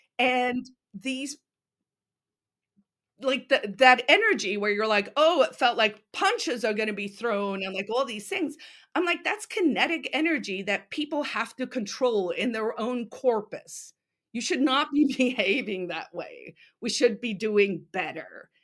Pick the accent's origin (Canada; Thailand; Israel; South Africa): South Africa; now in United States; I'm an African American. I'm from South Africa originally, right? So I'm a South African American woman with two postgraduate degrees